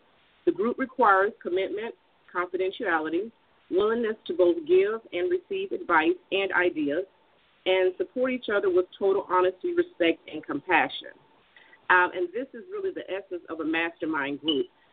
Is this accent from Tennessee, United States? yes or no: no; Tampa, Florida, United States; I'm from Tampa, Florida